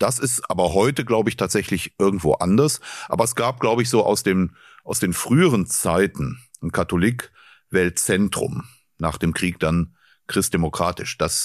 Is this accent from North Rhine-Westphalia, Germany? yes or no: yes; North Rhine-Westphalia, Germany; im Erzbistum Köln zumindest, wo ich groß geworden bin